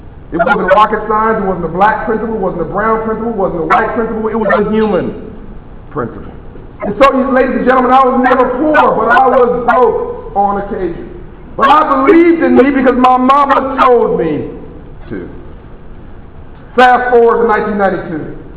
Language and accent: English; Compton, California, United States; I grew up in Compton, California, South Central LA.